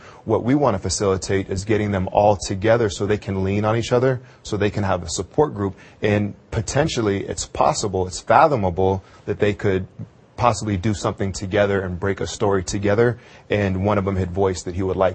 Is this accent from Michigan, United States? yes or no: no; Santa Cruz, California, United States; I'd have to say I've always felt this way growing up in Santa Cruz, California.